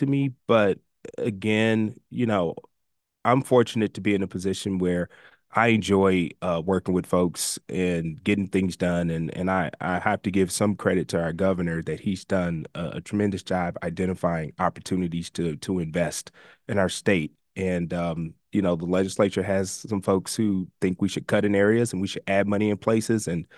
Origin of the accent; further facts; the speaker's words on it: Missouri, United States; On our side, the I-270 development, which growing up in North St. Louis County, I never envisioned that interstate being developed and being walkable and safe.